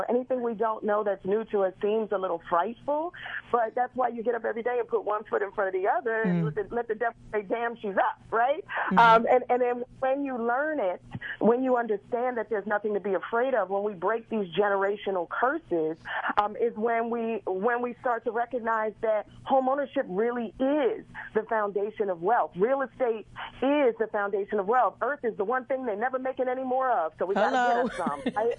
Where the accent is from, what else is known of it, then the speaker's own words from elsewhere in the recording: Philadelphia, Pennsylvania, United States; now in Atlanta, United States; Number one, I live in Atlanta now, but Philly is still my heart. I grew up in West Oak Lane. I grew up in Cheltenham Mall, riding the XH bus up and down Broad Street.